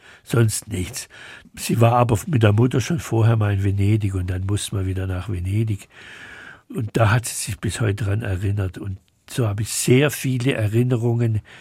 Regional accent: Schwäbisch Gmünd, Baden-Württemberg, Germany; Das ist meine ganz große Leidenschaft, weil ich komme aus Schwäbisch Gmünd.

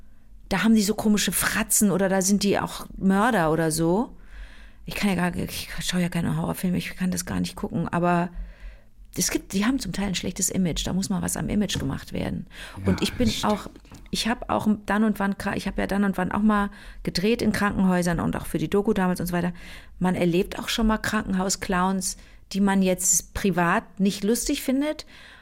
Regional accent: Rösrath, North Rhine-Westphalia, Germany; wo ich herkomme, aus Rösrath.

